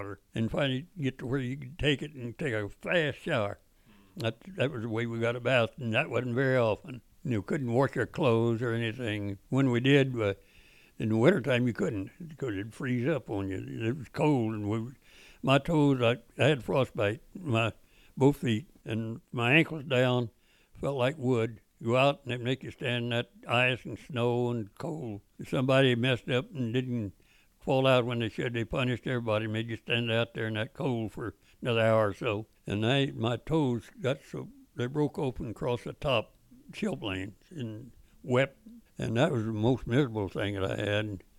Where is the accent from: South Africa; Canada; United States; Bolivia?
United States; Bible Belt; It's just not that I was against religion or anything, because I was raised in the Bible Belt, Baptist back there.